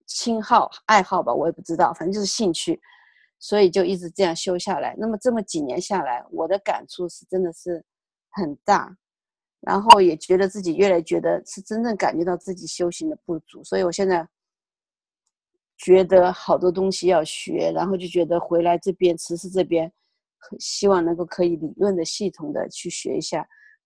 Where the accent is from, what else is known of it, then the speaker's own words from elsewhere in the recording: China; now in United States; 我们是从中国过来，所以好像是，所以在共产党教育下是一种无神论者